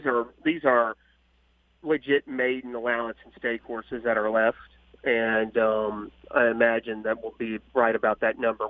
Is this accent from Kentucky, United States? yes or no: yes; Louisville, Kentucky, United States; No, I'm from Louisville. My first memories of the racetrack were going to the races with my dad and my grandpa at Churchill Downs.